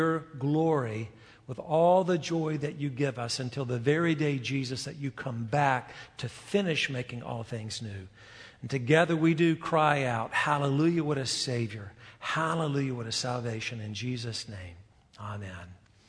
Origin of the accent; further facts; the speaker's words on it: North Carolina, United States; Growing up in the environment where I grew up in North Carolina, I had a very distorted and therefore very unfounded view of the gospel.